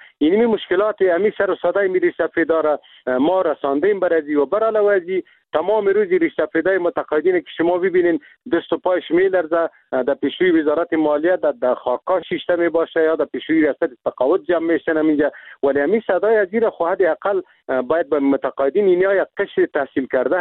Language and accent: Persian; Afghanistan; ما خود مسلمان هستیم، ما افغان هستیم، از این ملت هستیم. یعنی میجا زندگی کردیم، در میجا تولد شدیم، به می خاک و به می وطن ما خدمت کردیم.